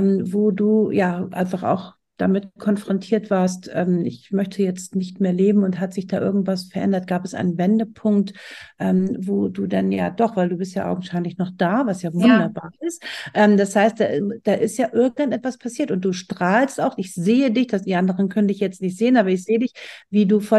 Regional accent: Kiel, Schleswig-Holstein, Germany; weil ich ja viele, viele, viele Jahre in Hamburg gelebt habe. Ich ja ein echtes Küstenkind bin, ursprünglich aus Kiel komme

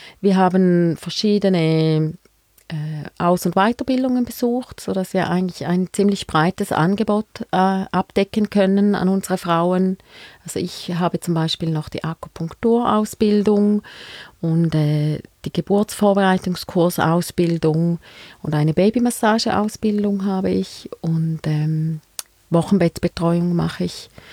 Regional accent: Frauenfeld, Thurgau, Switzerland; Ich komme aus Frauenfeld und ich habe 2 Kinder, 5 und 7 Jahre alt.

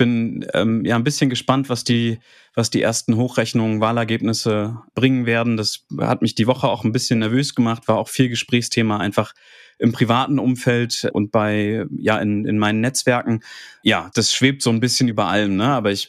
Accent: Rathenow, Brandenburg, Germany; born there; Lebe hier mit meiner Frau und meinem Sohn. Und Rathenow ist der Ort, wo ich geboren bin und wo ich dann nach dem Studium und den ersten Ausflügen nach Berlin wieder zurückgezogen bin. Hier kommt meine Familie her

